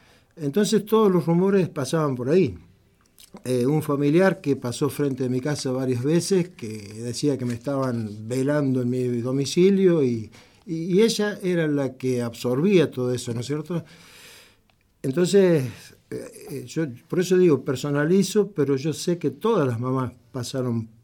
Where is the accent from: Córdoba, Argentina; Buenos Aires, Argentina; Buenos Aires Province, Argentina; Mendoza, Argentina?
Córdoba, Argentina; Berrotarán; Yo vengo de Berrotarán, un pueblito que es de la provincia de Córdoba, está a 70 kilómetros de Río Cuarto, y es un pueblo de 12.000, 13.000 habitantes.